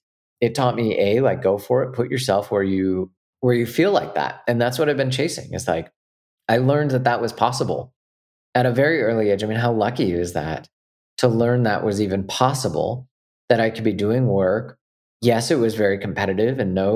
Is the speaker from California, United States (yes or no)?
yes; Sonora, California, United States; when I was a kid, I was a child actor in my hometown, and I was in a lot of the local plays and anything that they kind of did up in my hometown of Sonora, California.